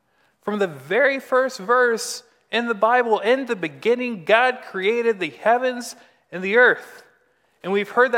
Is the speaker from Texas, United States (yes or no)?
yes; Texas, United States; And growing up in the Texas Panhandle, it's a very windy region of our great state of Texas.